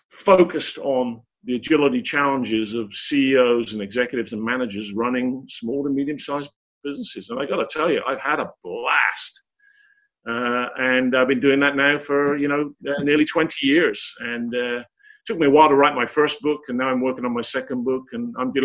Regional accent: England, United Kingdom; accent: English; now in United States; Yeah, I'm English, obviously. You can tell that from my accent. American now, been here 21 years

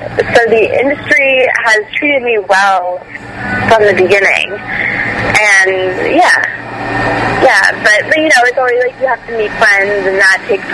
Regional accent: Bethlehem, Pennsylvania, United States; I'm from Bethlehem, Pennsylvania.

